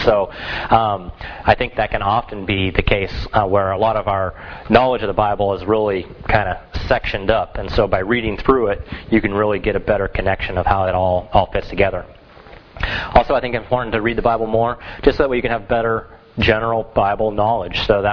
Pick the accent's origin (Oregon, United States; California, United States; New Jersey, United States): Oregon, United States; Klamath Falls; I can remember where we grew up over in Klamath Falls at Nile Street.